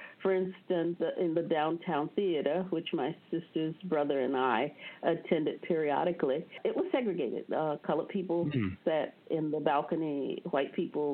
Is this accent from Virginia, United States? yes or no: yes; Suffolk, Virginia, United States; born there; I was born in Suffolk, Virginia, not too far from here, maybe three and a half hours drive from here, in a section, Saratoga. It was the section for colored people.